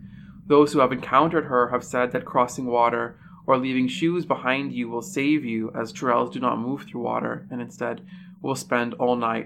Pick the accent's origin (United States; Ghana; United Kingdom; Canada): Canada; So it's kind of interesting now to like be born and raised in Canada.